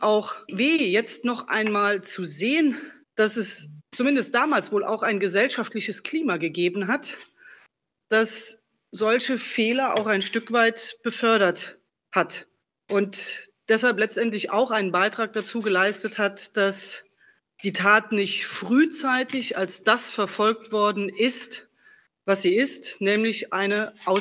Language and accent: German; Saarland, Germany; Ich persönlich, ich als Mensch, als Saarländerin